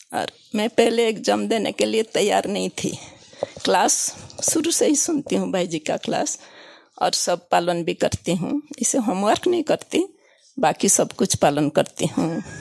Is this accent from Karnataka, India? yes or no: yes; Bangalore, Karnataka, India; मैं बेंगलोर से हूँ, डॉक्टर रामिया दीदी का स्टूडेंट।